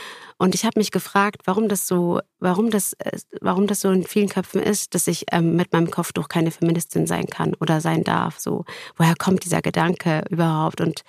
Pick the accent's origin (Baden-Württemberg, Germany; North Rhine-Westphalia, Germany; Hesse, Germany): Hesse, Germany; Fulda; ich bin in Fulda aufgewachsen, eine sehr katholische, konservative Stadt, die Domstadt, auch genannt Barockstadt.